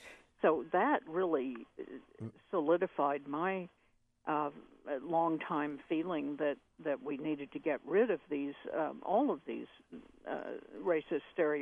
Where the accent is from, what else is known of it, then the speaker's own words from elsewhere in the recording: Oklahoma, United States; we're both from Oklahoma and grew up as sports fans.